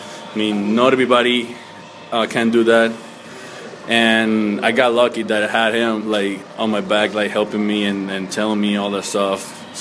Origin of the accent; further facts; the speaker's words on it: Anaco, Anzoátegui, Venezuela; English is a second language; It's a city called Anaco.